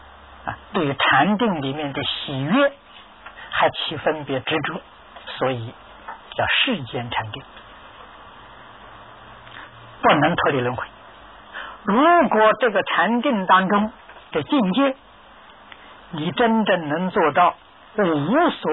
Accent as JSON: {"language": "Chinese", "country": "China", "said": "我们中国人讲七情啊，财色名食睡五欲"}